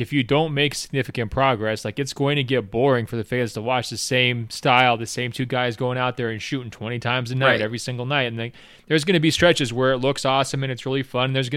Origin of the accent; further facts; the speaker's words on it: Oregon, United States; I'm from Oregon. I love Oregon. You know, I'm a proud son of Oregon